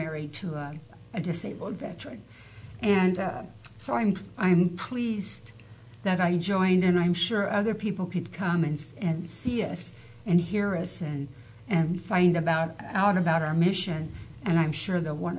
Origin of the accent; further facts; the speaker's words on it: West Coast, United States; my phone number is from West Coast phone number. I'm from the West Coast.